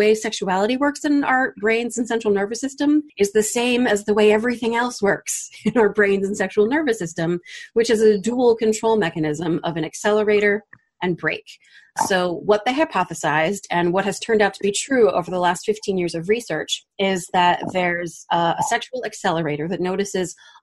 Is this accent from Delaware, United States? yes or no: yes; Delaware, United States; I went to University of Delaware, born and raised in Delaware, and I was a big nerd